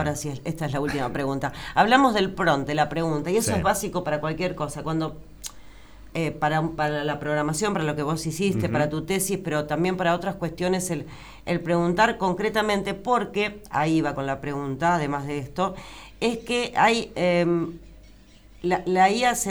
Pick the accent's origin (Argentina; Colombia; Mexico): Argentina; Viste cómo somos los argentinos, que siempre vamos a los extremos.